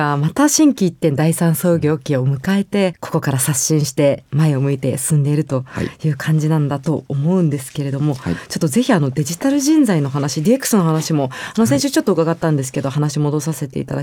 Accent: Kanagawa, Japan; now in Tokyo, Japan; 神奈川県で育ったんですけど、はい、今都内に住んでて

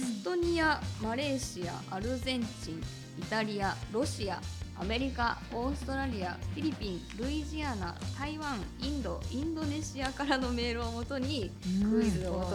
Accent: France; Japanese is a second language; 俺はフランス人。

